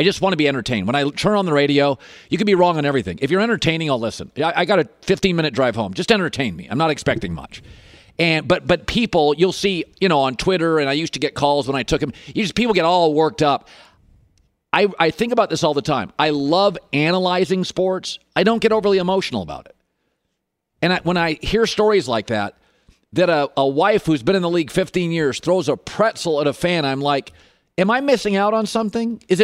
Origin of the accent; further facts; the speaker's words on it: Iowa City, Iowa, United States; moved away; Or I could have just stayed in my hometown, done local radio in my little Iowa City, and had literally been on a softball team at my age with my best friends in high school and maybe college or broadcasting school and never moved.